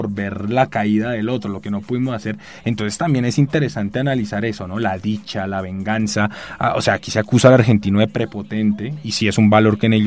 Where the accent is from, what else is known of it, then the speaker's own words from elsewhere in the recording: Bogotá, Colombia; nosotros dos somos colombianos y tú vienes de Popayán y yo soy el Rolo